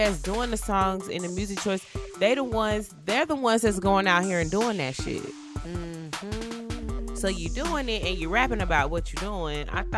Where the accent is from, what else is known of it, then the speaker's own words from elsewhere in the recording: Atlanta, Georgia, United States; Anyway, so on vacation, a lot of people are like, oh, where you from? I'm from Atlanta.